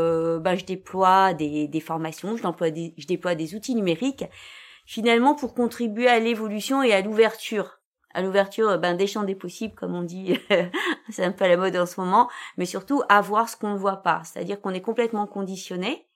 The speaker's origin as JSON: {"language": "French", "region": "Hauts-de-France", "country": "France", "said": "j'ai 59 ans, je suis originaire du Nord"}